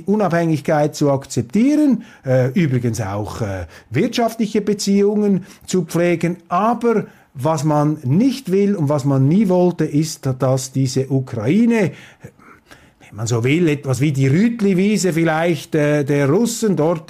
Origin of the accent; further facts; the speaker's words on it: Switzerland; ich will mich doch als Schweizer hier überhaupt nicht darüber lustig machen oder darüber erheben